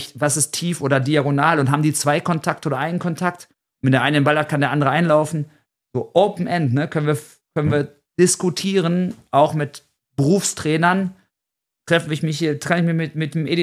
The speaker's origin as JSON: {"language": "German", "region": "North Rhine-Westphalia", "country": "Germany", "said": "ich komme aus dem Ruhrgebiet"}